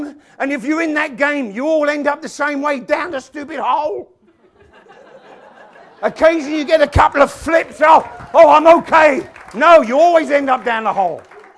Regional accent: United Kingdom; born there; I was born in Great Britain, the only country in the world I've ever heard with such audacity.

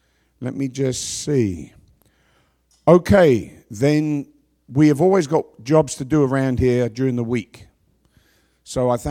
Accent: London, United Kingdom; I was raised in London. And when I was 14, 15 years old, I was bored. In London, in the 60s, I was bored.

